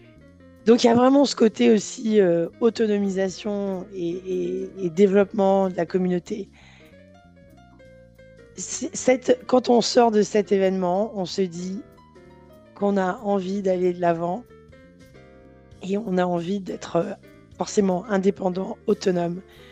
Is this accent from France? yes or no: no; Gabon; Moi, je viens du Gabon